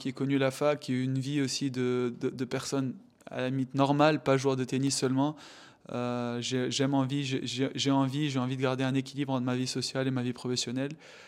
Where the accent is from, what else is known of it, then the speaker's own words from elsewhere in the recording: Tunisia; Je crois que je suis le deuxième tunisien de l'histoire à jouer des grands chelems après Malek.